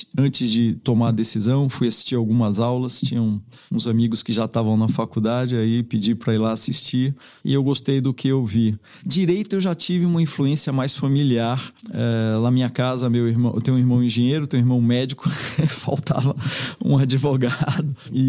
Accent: Bahia, Brazil; moved away as an adult; now in São Paulo, Brazil; meu pai acabou voltando para a Bahia também por algumas opções familiares. E eu acabei sendo criado na Bahia, então tenho alma baiana, dupla cidadania, como eu costumo dizer.

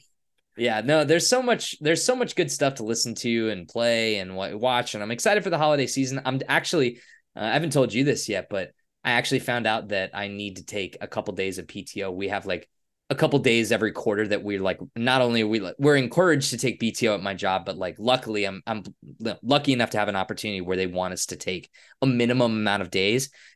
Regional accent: Lebanon, Ohio, United States; also born or lived in Boston, United States; Since my family moved to Ohio in 1994, after I was born in Boston and then moved to Ohio, shout out to Boston.

